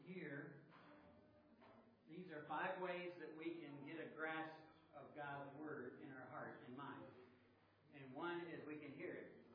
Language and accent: English; Oklahoma City, Oklahoma, United States; I'm a layman from Oklahoma City, Oklahoma, and an elder at Heritage Baptist Church.